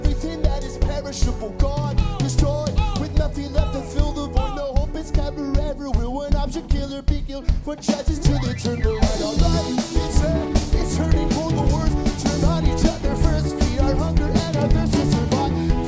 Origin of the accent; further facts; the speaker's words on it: Petaluma, California, United States; We're from Petaluma, and we came here to hang out with you guys.